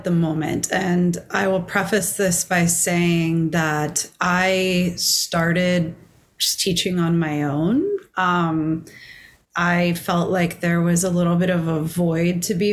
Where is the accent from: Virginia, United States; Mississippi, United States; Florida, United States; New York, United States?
Virginia, United States; Newport News; I grew up in Virginia. I'm a Newport News church kid.